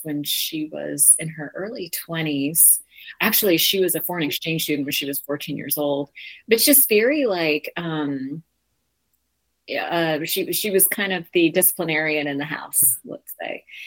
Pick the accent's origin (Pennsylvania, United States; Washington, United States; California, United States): California, United States; Sunnyvale; So I grew up in Sunnyvale, California, in the heart of Silicon Valley, right in the heart of the tech industry.